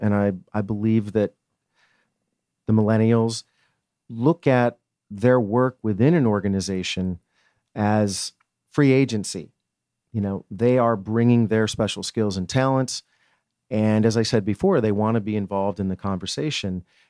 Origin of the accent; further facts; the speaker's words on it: Rochester, New York, United States; My hometown, Rochester, New York, there's a grocery store chain called Wegmans.